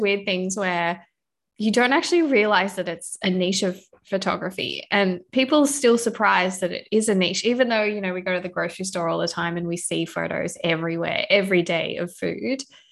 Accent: Australia; now in Canada; So I'm Australian, but I currently live in Canada.

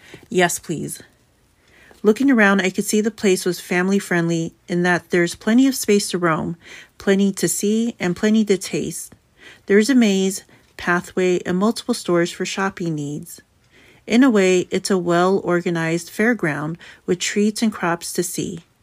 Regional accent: San Francisco, California, United States; But it is an original show about growing up in San Francisco in a Polynesian family with strict rules

